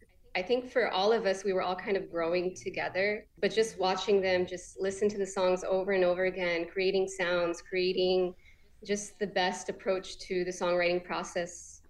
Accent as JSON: {"language": "English", "town": "Los Angeles", "region": "California", "country": "United States", "said": "I'm from Los Angeles, California. I've been in the scene for the past 10 years."}